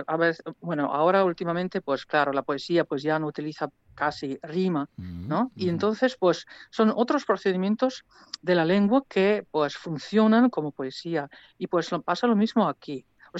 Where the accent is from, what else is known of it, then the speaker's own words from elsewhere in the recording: Slovenia; first language Slovenian; Spanish is a second language; mi lengua materna es esloveno. Yo traduzco al castellano también